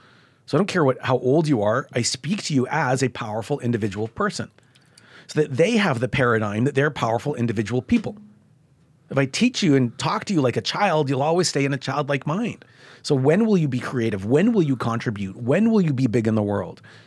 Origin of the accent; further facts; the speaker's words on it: Canada; I'm a Canadian.